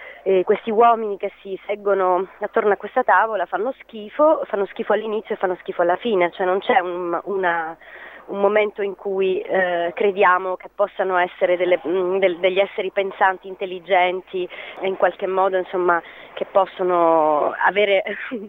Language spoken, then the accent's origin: Italian; Sicily, Italy; il fatto che siamo siciliani, il fatto che ci sentiamo in qualche modo chiamati in causa anche, no? Perché vivendo lì